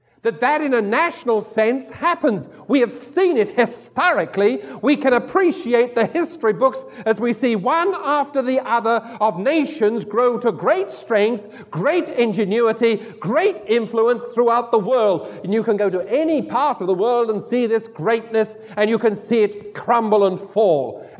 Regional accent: England, United Kingdom; And I have to think of everything in terms of Labour and Conservative because I'm still English.

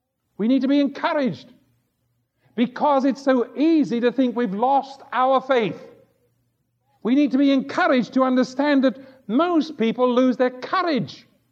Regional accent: England, United Kingdom; I said, "How do you know I'm from England?" And they just laughed at me. I can't think why. Of course I can. I know I have a strange accent.

